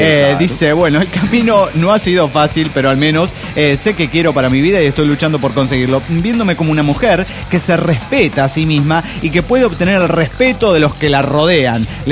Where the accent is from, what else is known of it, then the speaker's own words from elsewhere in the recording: Cipolletti, Río Negro, Argentina; de Cipolletti, Argentina. Ahí la tierra de las manzanas en Río Negro.